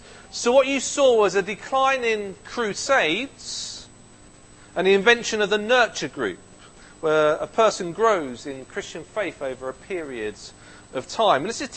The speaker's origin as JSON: {"language": "English", "town": "Ipswich", "region": "East of England", "country": "United Kingdom", "tie": "born or raised there", "said": "It even made it to my hometown of Ipswich."}